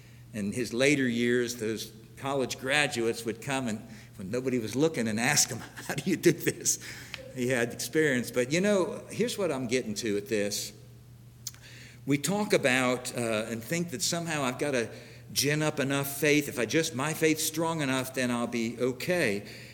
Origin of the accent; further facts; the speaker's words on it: Hollywood, Florida, United States; Back when I was young, I grew up in Hollywood, Florida, we'd go camping down in the Keys, Big Pine Key.